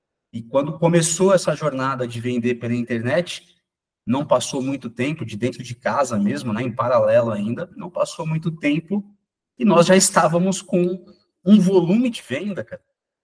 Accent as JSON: {"language": "Portuguese", "town": "Jundiaí", "region": "São Paulo", "country": "Brazil", "said": "A gente é aqui de Jundiaí, né?"}